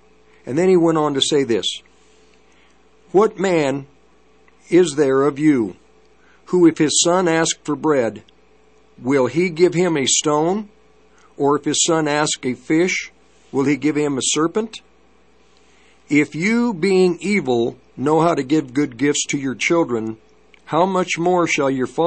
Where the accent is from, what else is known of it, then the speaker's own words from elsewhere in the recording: United States; We don't believe, you know, as Americans, I love this country. I am an American citizen. I am American at heart.